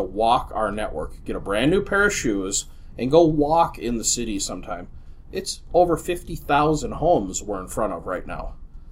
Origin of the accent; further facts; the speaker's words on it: Minneapolis, Minnesota, United States; You know, I grew up in Minneapolis. My business partner grew up in Minneapolis. We went to Minneapolis South High School.